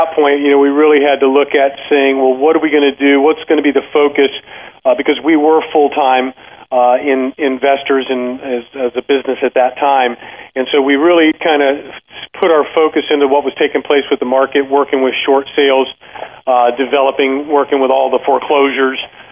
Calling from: Florida, United States; I'm right outside of Tampa, so okay. Sunny Florida.

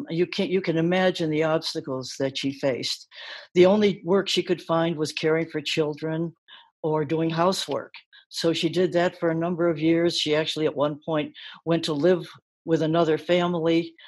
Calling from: Chardon, Ohio, United States; Well, we're in the Cleveland area. It's actually a town called Chardon, Ohio

